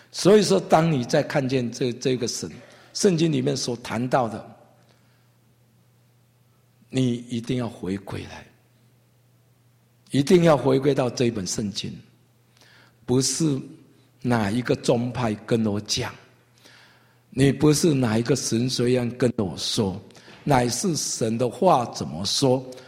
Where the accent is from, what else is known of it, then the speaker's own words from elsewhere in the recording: Taiwan; 我相信我从台湾来，在台湾现在最流行的是怎样养生啊？